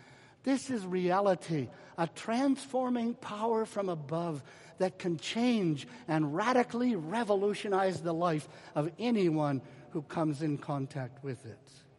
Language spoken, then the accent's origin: English; Edmonton, Alberta, Canada; especially in Edmonton, Alberta, which is my hometown.